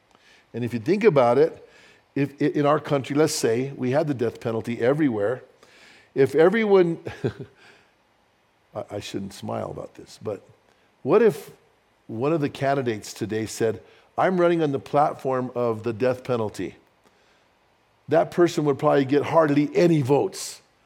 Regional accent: Albuquerque, New Mexico, United States; When we go to Albuquerque, and I'm from Albuquerque or Bernalillo, it's crazy going there nowadays.

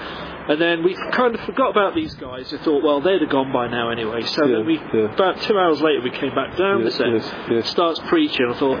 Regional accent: Shrewsbury, West Midlands, United Kingdom; from Shrewsbury.

